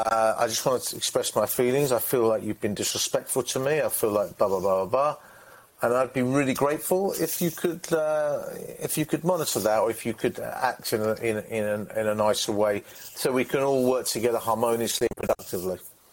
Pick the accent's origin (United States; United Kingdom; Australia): United Kingdom; England; I'm English